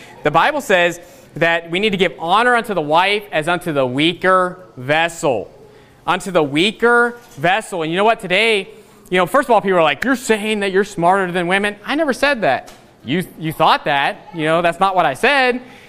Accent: West Virginia, United States; I'm from West Virginia, you know.

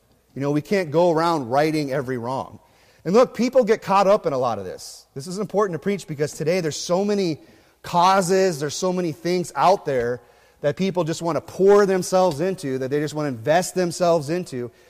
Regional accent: Phoenix, Arizona, United States; I'm from Mesa, okay? I'm from Phoenix.

